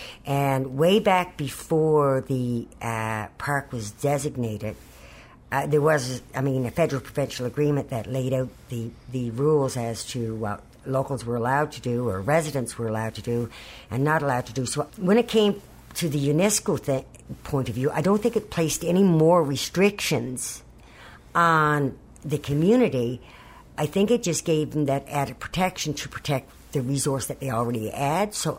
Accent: Rocky Harbour, Newfoundland and Labrador, Canada; community member from Rocky Harbor, I'm from Rocky Harbor, and no matter where you went, that's where you said.

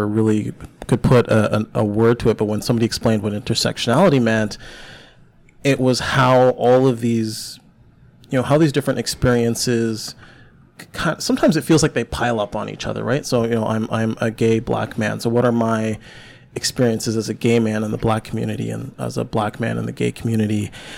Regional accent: Mississauga, Ontario, Canada; now in Vancouver, Canada; I grew up in Mississauga, but I live in Vancouver now

